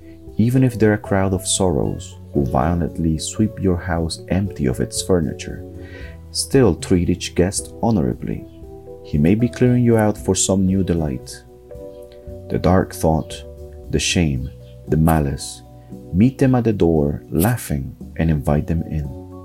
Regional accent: Tegucigalpa, Francisco Morazán, Honduras; English is a second language; and I'm from Tegucigalpa, Honduras.

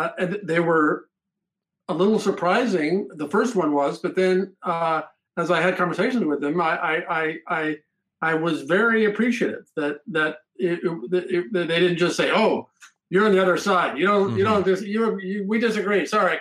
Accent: Nebraska, United States; I knew what I knew from growing up in Nebraska in the 1960s

